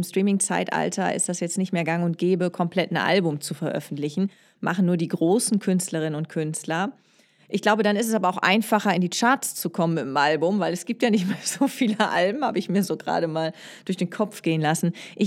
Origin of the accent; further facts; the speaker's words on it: Hamburg, Germany; Ja, genau. Das ist auch hier meine Heimat.